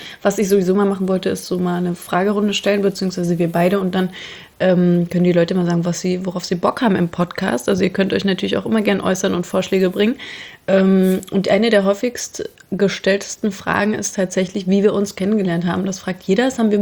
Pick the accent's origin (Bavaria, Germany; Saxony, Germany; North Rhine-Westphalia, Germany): Saxony, Germany; Dresden; born there; now in Berlin, Germany; Gebürtige Dresdnerin, bin vor einem Jahr nach Berlin gezogen